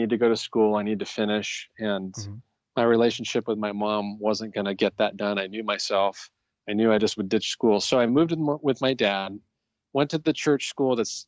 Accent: California, United States; We're from California.

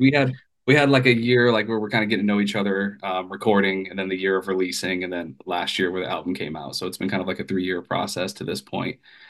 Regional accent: Spokane, Washington, United States; I'm from Spokane, Washington, so I'm on the complete opposite side of the country.

